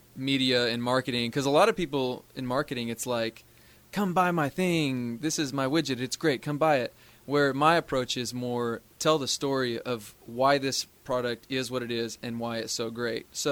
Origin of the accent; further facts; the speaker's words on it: Amarillo, Texas, United States; also born or lived in Alpine / Lubbock / Kansas City; But I'm from Texas. I need to clarify that.